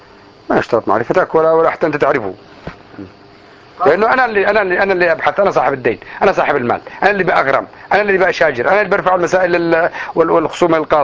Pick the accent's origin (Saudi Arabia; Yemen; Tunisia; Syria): Yemen; انا من اليمن ماشي ما اعرفش احد